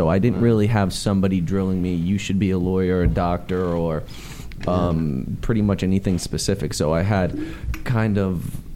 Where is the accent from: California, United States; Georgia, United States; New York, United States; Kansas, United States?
New York, United States; Brooklyn; also born or lived in Wisconsin; Born in Wisconsin, but pretty much raised in, I like to say I grew up in Brooklyn. Most of my years, my informative years were in Brooklyn.